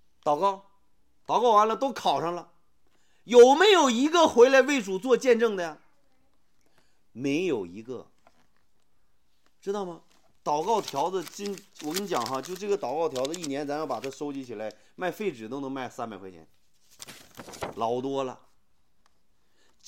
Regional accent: Jixi, Heilongjiang, China; 我的家乡鸡西教会年前卖房子

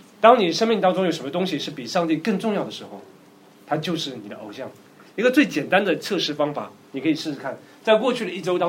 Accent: China; 对我们中国来说，家人往往会给我们带来很多虚假的安全感。我们中国人就喜欢抱团做生意嘛

